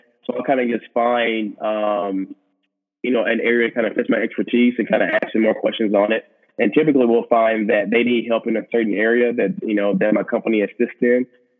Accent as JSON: {"language": "English", "town": "Nashville", "region": "Tennessee", "country": "United States", "lives_now": "Atlanta, United States", "said": "Oh, yeah. So originally I'm from the Nashville area. So, you know, the home of country music. So I definitely miss it."}